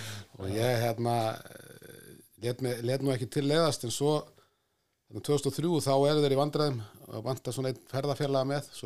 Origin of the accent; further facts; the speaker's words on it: Grindavík, Southern Peninsula, Iceland; also born or lived in Hnífsdalur; ég ólst upp í Grindavík og í Hnífsdal og ég svona kallað mig Grindíking og Ísfyrring eða Hnífsdaling ættaðir vesturingur